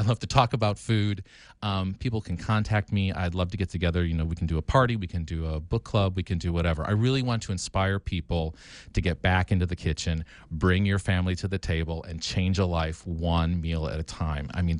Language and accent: English; United States; I'm from Wisconsin or Northern Illinois, almost Wisconsin, and I love cheese